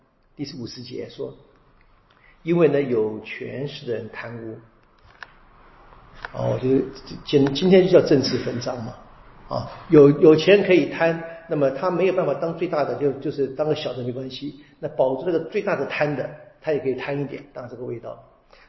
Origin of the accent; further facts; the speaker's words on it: Taiwan; born there; 我们在台湾这个特殊的环境，我们都是在台湾活的嘛，对不对？我在台湾生的，对不对？我父母亲来自大陆，